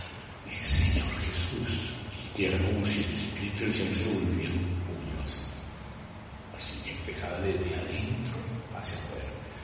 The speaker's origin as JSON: {"language": "Spanish", "town": "Medellín", "region": "Antioquia", "country": "Colombia", "tie": "born there", "said": "estuve 15 años en volver a Colombia, a Medellín, donde yo nací."}